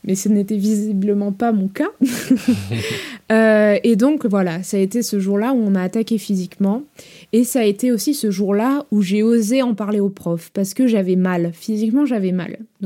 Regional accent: south of France, France; Étant donné que nous venons du Sud, nous avons un très très fort caractère.

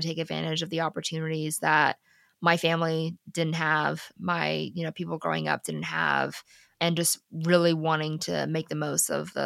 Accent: Ethiopia; now in United States; I'm an immigrant, right? I'm from Ethiopia. I was born there. And my dad literally won like a literal lottery to come to the US. And then my mom and I followed a year later.

